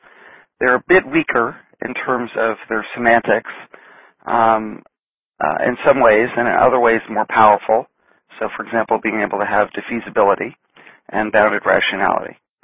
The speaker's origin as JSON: {"language": "English", "town": "Seattle", "region": "Washington", "country": "United States", "tie": "born or raised there", "said": "which was held here in my hometown of Seattle, last week."}